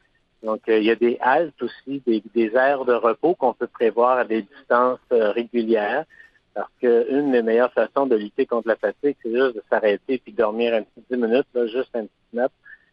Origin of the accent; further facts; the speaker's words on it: Quebec, Canada; puis chez nous, en Gaspésie en particulier, il y a du monde particulièrement partout